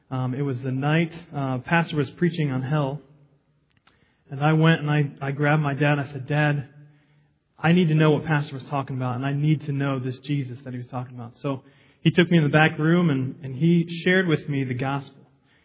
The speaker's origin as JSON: {"language": "English", "region": "New Jersey", "country": "United States", "tie": "born or raised there", "said": "I grew up in New Jersey, and both my parents are in full-time Christian service."}